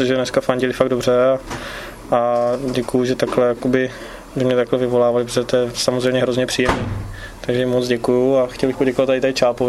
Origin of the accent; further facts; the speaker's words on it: Třebíč, Vysočina Region, Czechia; Samozřejmě jsem Třebíčák a pořád budu, protože tady to se nemění, prostě jsem se narodil v Třebíči, hokej jsem se naučil v Třebíči